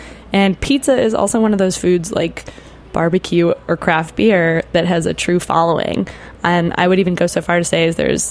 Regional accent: Montreal, Quebec, Canada; I grew up Jewish in Montreal.

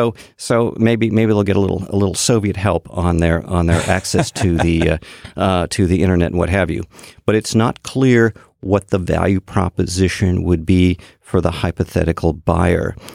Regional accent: Boston, Massachusetts, United States; I have to first explain that I am from Boston.

